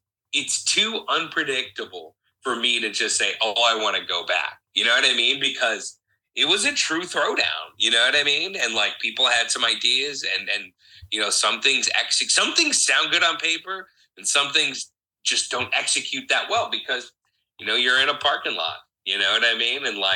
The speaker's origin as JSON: {"language": "English", "region": "Midwest", "country": "United States", "tie": "born or raised there", "said": "because I grew up in the Midwest, and it just reminds me of that."}